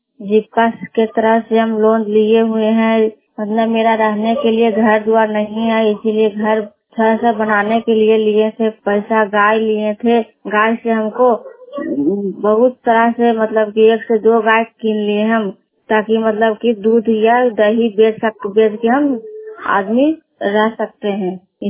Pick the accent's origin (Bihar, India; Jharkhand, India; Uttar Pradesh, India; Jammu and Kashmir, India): Bihar, India; Hisua; मैं हिसुआ थाना से हूँ, गांव करमचक है, पंचायत बगोदर है।